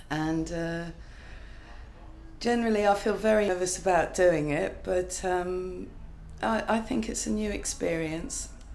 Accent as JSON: {"language": "English", "town": "Hythe", "region": "South East England", "country": "United Kingdom", "tie": "born or raised there", "also_born_or_lived": "Australia", "lives_now": "Reading, United Kingdom", "said": "I was born in Hythe, Southampton, New Forest. I lived in Australia for about a decade. Came back to Hythe, moved to Bitton in Southampton and then moved to Reading."}